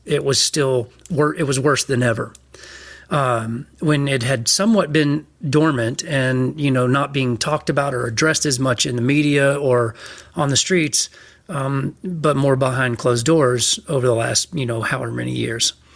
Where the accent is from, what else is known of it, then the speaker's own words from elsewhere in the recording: the South, United States; You know, I grew up in the South. I grew up in this. A lot of these stories are true.